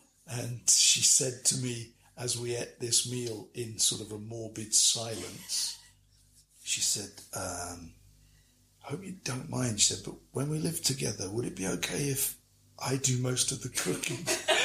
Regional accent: West Midlands, United Kingdom; moved away; But having both been living in London before that, but I moved to London from Shropshire, and Shropshire's where I did most of my main growing up.

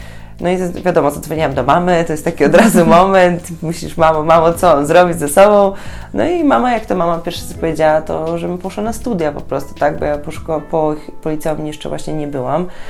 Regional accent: Wrocław, Lower Silesian Voivodeship, Poland; Pochodzę z Wrocławia.

